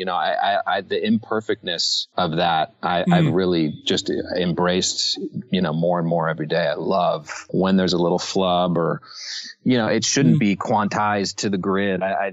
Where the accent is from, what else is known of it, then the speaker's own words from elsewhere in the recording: Los Angeles, California, United States; I grew up in Los Angeles